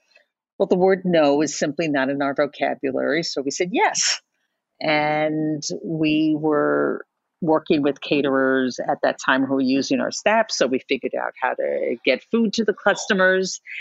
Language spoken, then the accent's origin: English; New York City, New York, United States; Now, I'm a native New Yorker, third generation Manhattan. So I always say I come from a very small island